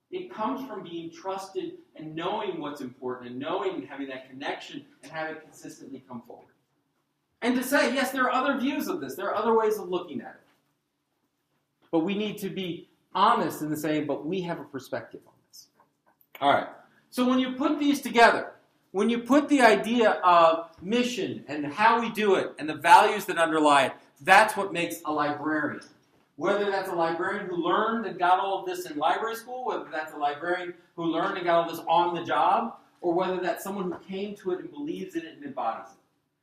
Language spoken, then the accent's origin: English; Cincinnati, Ohio, United States; Growing up in Cincinnati, it was kind of like, well, there was slavery bad, Civil War happened, now we need to hire more black people, and it's solved.